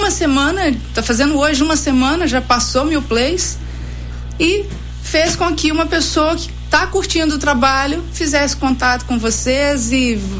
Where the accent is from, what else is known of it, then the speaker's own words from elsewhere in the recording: Ubá, Minas Gerais, Brazil; now in Juiz de Fora, Brazil; e não sou daqui, né, sou de Ubá.